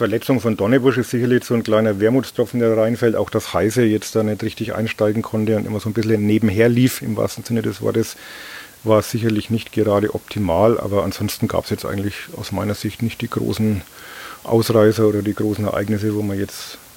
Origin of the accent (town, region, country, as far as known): Bavaria, Germany